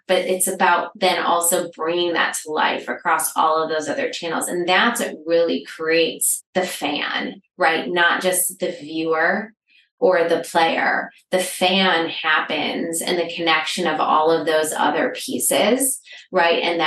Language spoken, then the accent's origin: English; Michigan, United States; But you do say, hi … I'm from Michigan.